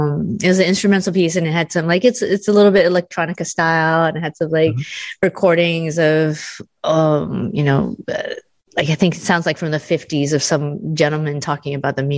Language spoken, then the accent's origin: English; United States; I'm Asian American